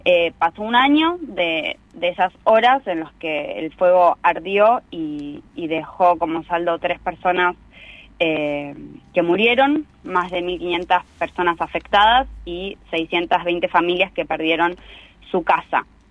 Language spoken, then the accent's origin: Spanish; El Bolsón, Río Negro, Argentina; yo soy del Bolsón, de acá de la comarca andina